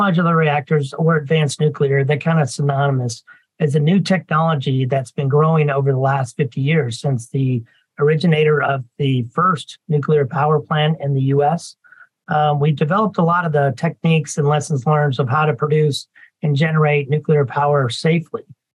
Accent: Tri-Cities, Washington, United States; I grew up here in the Tri-Cities, had a father and in-laws that all worked at nuclear power plant

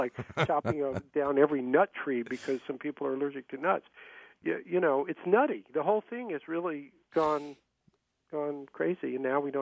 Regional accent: the South, United States; I grew up in the South, so I'd while away the summer hours fishing.

